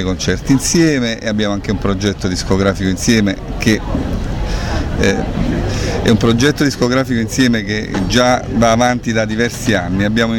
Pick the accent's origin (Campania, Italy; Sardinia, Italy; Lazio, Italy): Campania, Italy; Naples; Beh, in maniera molto spontanea, perché poi essendo napoletani, quindi già siamo nel flusso.